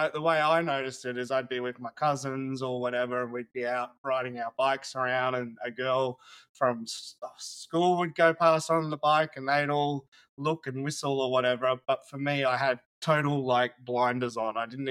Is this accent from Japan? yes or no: no; Australia; also born or lived in Tasmania; I grew up in Outback Australia, you know, quite a rough, it's kind of like growing up in rural Texas kind of thing.